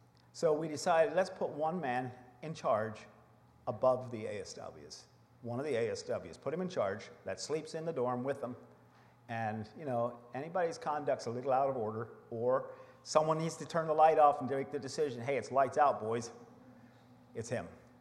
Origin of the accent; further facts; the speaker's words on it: Lancaster, Pennsylvania, United States; Now, again, keep in mind we're from Lancaster, Lebanon County, Pennsylvania